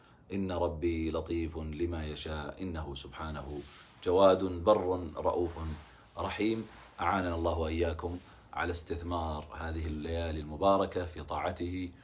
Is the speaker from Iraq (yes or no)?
no; Najd, Saudi Arabia; وحتى عندنا في نجد نقول فلان يخرف التمر